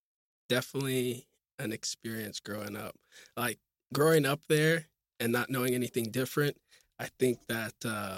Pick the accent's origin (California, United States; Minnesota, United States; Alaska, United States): Alaska, United States; now in Portland, United States; I am born and raised in Alaska.